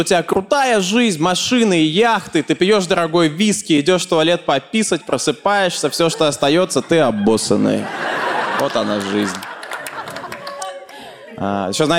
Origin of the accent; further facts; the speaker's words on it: Nizhny Novgorod, Nizhny Novgorod Oblast, Russia; А я из Нижнего, у нас в Нижнем есть метро, и там все вагоны, все московские, но старые